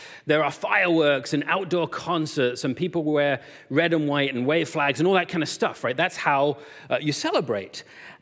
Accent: United Kingdom; even me as a Brit knows this.

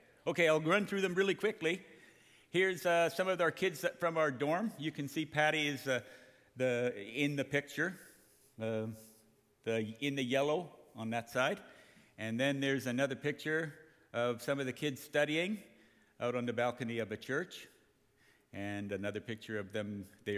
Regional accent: Cambodia; she and my father were missionaries to Cambodia back in the 60s. And so I grew up pretty much in Cambodia. I married a Cambodian.

